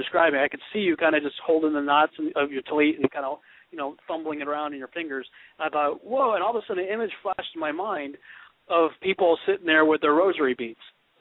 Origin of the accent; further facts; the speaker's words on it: New England, United States; Well, you know, I grew up in New England, so, you know, we always loved our lobster.